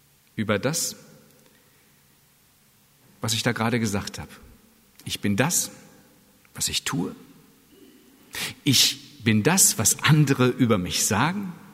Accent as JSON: {"language": "German", "country": "Germany", "said": "Ich bin Deutscher. Ich lebe in einem Land, in dem Friede und Wohlstand herrscht."}